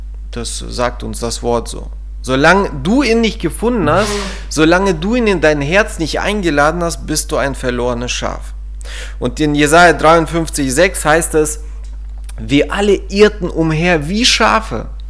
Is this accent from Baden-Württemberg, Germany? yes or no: no; Coesfeld, North Rhine-Westphalia, Germany; Ich komme aus Coesfeld.